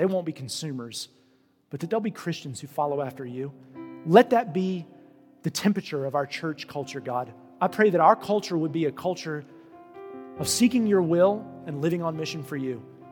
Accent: Roanoke, Virginia, United States; I'm from Roanoke, and I grew up here, and I want to see the culture of Roanoke change.

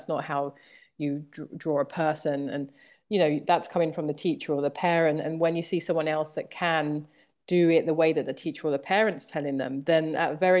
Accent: Thamesmead, London, United Kingdom; I grew up in Southeast London. I grew up in a place called Thamesmead. So if anyone's seen Clockwork Orange or The Misfits or a bunch of car commercials, it's a very like brutalist council estate

